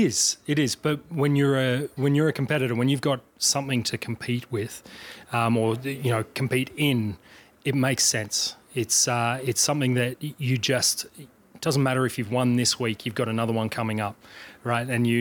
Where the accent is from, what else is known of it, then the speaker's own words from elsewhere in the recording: Australia; I grew up in Australia